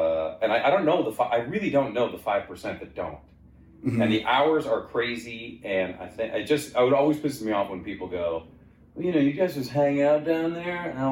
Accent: Seattle, Washington, United States; kind of like the average for my hometown of Seattle is that 90%, 85% of people are just working their butts off all day long.

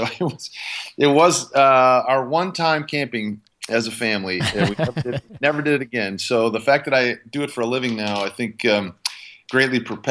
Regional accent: Minnesota, United States; Yeah, I grew up in a frosty little place called Minnesota.

